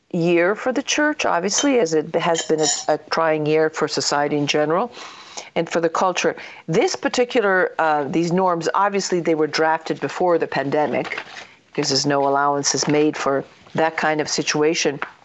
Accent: Italy; I know growing up in Italy, that was definitely not our experience.

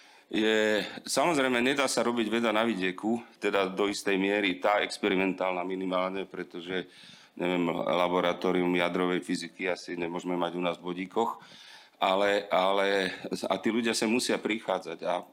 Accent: Bratislava, Bratislava Region, Slovakia; Ja som sa narodil v Bratislave, celý život bývam v Bratislave, býval som v každej bratislavskej štvrti

